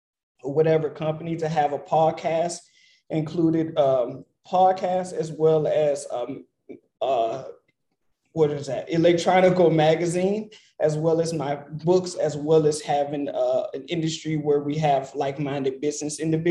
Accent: Louisiana, United States; moved away as an adult; I was born and raised in Louisiana. That's the same place as … those certain celebrities.

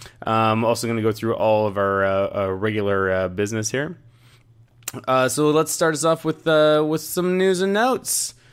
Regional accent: Canada; It actually made me realize that I have some strange thing, being Canadian, that when before I ever meet or hear an American speak, I just automatically assume they're going to have a Southern accent for some reason.

